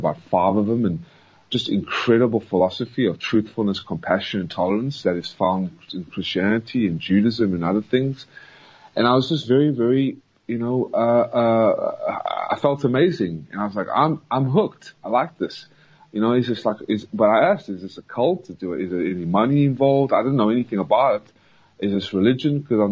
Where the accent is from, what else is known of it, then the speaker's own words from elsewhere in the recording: South Africa; now in United States; Well, I'm originally from South Africa, and I immigrated to America in 1995 and became the first in my family to become an American citizen.